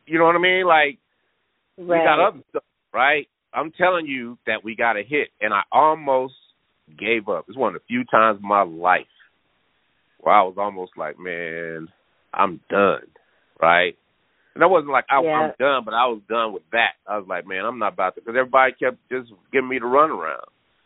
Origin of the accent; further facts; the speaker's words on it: Denver, Colorado, United States; because we're not country, right? We're not from down there. We're from Denver.